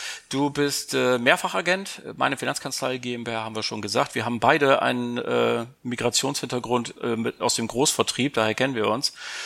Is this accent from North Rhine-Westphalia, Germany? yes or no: no; Bremen, Germany; denn ich bin in meiner Heimat- und Geburtsstadt Bremen heute.